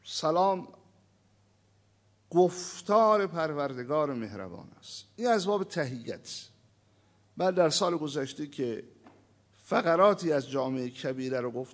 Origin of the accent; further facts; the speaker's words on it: Iran; شما هم که ایرانی هستید، ما هم ایرانی هستیم